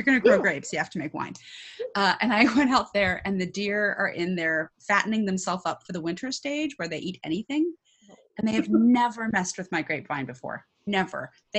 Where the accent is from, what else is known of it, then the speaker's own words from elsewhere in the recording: Kodiak, Alaska, United States; so we were able to stay on Kodiak Island for my later schooling years. And that's what I consider my hometown is Kodiak Island.